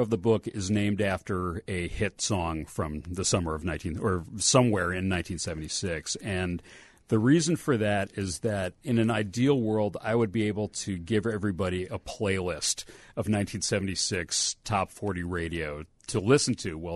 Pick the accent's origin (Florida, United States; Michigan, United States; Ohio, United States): Michigan, United States; Ann Arbor; Huge, because I was growing up in Ann Arbor, Michigan, so the Tigers were my first team.